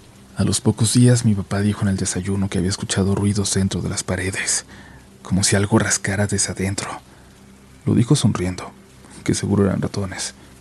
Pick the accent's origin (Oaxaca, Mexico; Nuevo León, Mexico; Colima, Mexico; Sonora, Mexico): Nuevo León, Mexico; Monterrey; also born or lived in Cadereyta; Yo nací en Cadereyta, pero crecí en Monterrey.